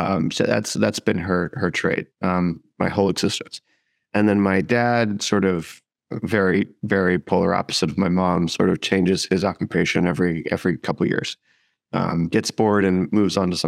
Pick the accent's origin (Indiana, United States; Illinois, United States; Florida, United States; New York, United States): Florida, United States; Orlando; also born or lived in New Jersey, United States; I am from Orlando, Florida.